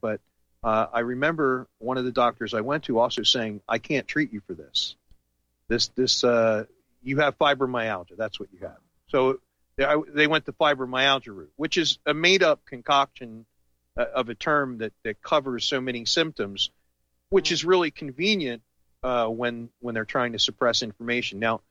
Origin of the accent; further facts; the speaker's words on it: New Jersey, United States; I grew up in New Jersey, traveling back and forth between New Jersey and Vermont when I was a child, and Connecticut was, you know, not far.